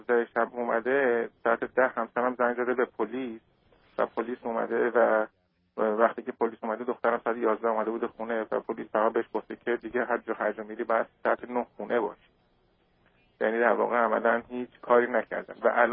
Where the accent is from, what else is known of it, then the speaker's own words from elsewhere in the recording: Iran; ما ایرانی هستیم